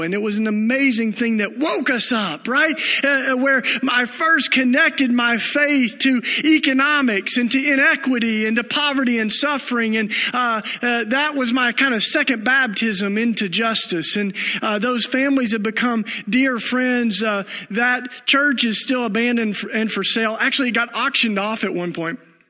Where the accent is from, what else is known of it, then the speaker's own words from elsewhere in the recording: Tennessee, United States; now in Philadelphia, United States; I'm a relocator, as we say in our community. I moved from down south, in case you can't tell. I grew up in Tennessee.